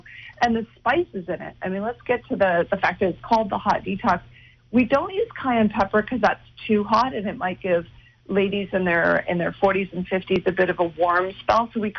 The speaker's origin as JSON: {"language": "English", "town": "Linden", "region": "Ontario", "country": "Canada", "tie": "born or raised there", "said": "Oh, my hometown, Linden, is in Ontario as well. Tiny little town."}